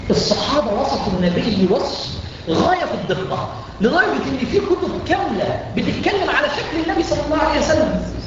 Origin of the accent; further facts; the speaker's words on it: Egypt; ان احنا مصريين لنا علاقه خاصه